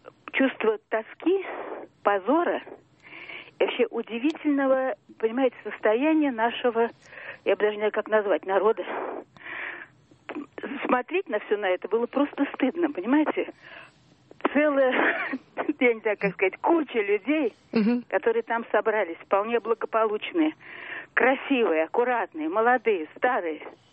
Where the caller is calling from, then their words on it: Moscow, Russia; Я говорю из Москвы … мне 80 лет.